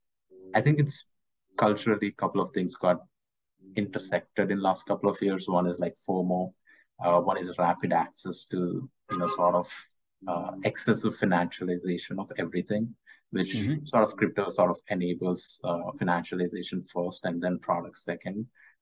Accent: India; now in United States; I grew up in India and I moved to the US and I do a USD to rupee conversion all the time.

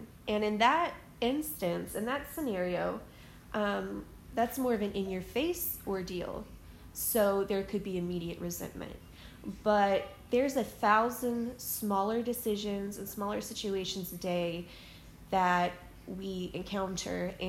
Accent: Southern United States, United States; Now, I was raised in the South. I still live in the South, right smack dab in the middle of the Bible Belt.

